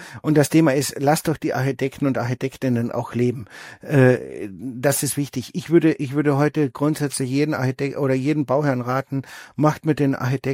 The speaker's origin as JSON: {"language": "German", "country": "Austria", "tie": "born or raised there", "said": "Ich bin in Österreich im Bauernhaus aufgewachsen."}